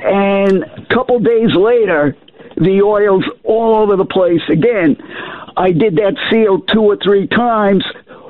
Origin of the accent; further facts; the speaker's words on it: Long Island, New York, United States; I'm from Long Island.